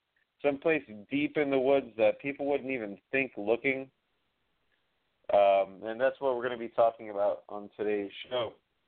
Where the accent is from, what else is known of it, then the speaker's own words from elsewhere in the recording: Miami, Florida, United States; now in Central Florida, United States; We grew up together in Miami. It was just by luck we ended up here in Central Florida together, working together on this new chapter.